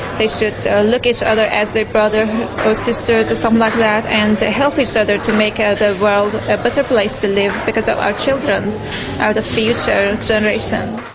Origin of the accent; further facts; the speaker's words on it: Iran; English is a second language; I'm coming from Iran to participate in this conference that is about Iranian studies.